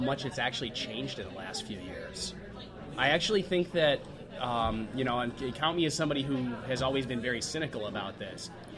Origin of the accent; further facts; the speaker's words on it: Detroit, Michigan, United States; when I used to tell people here that I was, you know, that I was from Detroit, they'd say, oh, I'm so sorry.